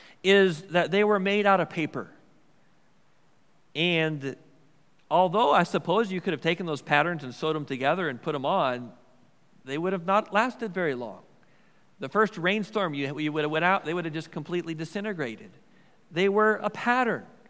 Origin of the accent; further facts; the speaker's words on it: Milwaukee, Wisconsin, United States; I grew up in Milwaukee, Wisconsin. There was a church and school just within sight of our house called St. Gregory the Great.